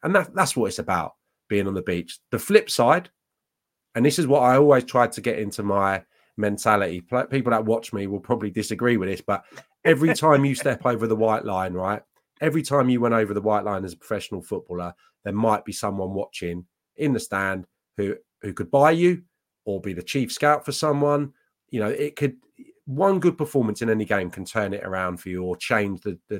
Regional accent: Barnes, London, United Kingdom; Well, I'm from Barnes, which is just over the bridge, south of the river from Hammersmith.

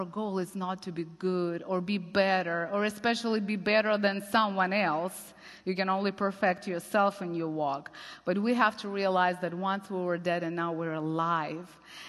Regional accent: Russia; English is a second language; I grew up, again, in Russia. I'm bringing that way too much, as if you can't tell. But so I was born in Russia

